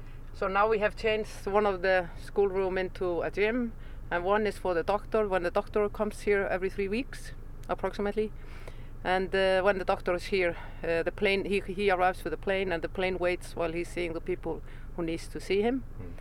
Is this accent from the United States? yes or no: no; Iceland; I'm original from Iceland, but I grew up in five years in the West, and then my parents moved to Southeast Iceland.